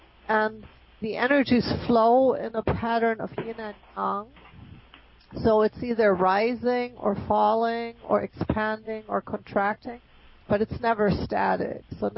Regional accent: Germany; I grew up in Germany.

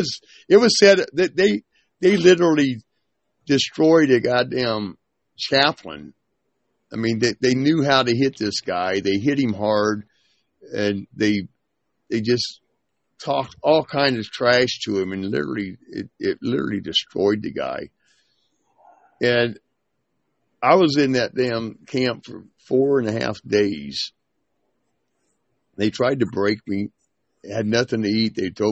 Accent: Terre Haute, Indiana, United States; I'm from Terrible Hope.

